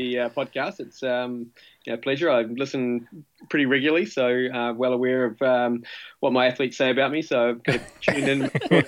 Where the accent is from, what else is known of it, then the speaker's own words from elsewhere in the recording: Timaru, Canterbury, New Zealand; I grew up in Timaru, all places.